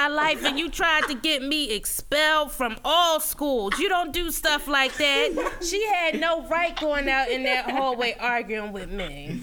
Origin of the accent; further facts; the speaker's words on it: Philadelphia, Pennsylvania, United States; She's from Philly. I'm from Philly.